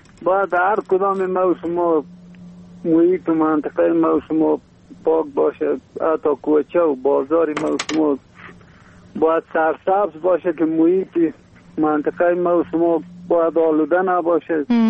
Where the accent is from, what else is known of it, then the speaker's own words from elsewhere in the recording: Bamyan, Afghanistan; دیگه ما خود راستی از بامیان هستیم